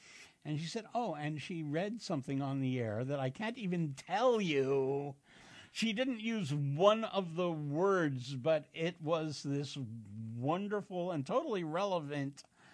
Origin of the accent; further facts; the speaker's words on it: Queens, New York, United States; I'm from Queens, but I moved to Brooklyn like 20 years ago.